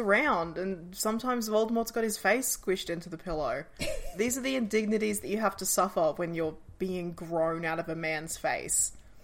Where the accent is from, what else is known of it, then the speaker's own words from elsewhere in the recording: Australia; I'm Australian.